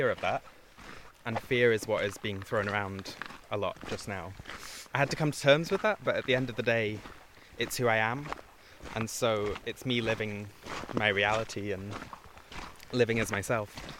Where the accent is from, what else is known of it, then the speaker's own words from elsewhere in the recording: Scotland, United Kingdom; And growing up on the West Coast, on the Isle of Skye, I didn't have the words for it.